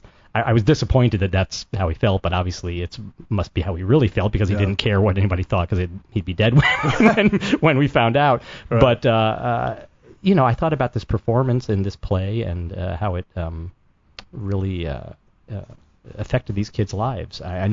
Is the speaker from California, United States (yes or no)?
no; New Haven, Connecticut, United States; he was already wanted on a possible murder conviction back in New Haven, my hometown.